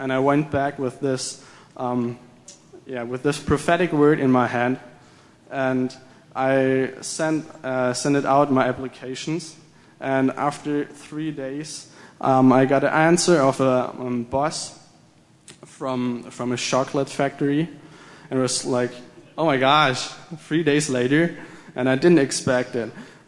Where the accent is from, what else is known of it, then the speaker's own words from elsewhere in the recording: Germany; English is a second language; and I'm from Germany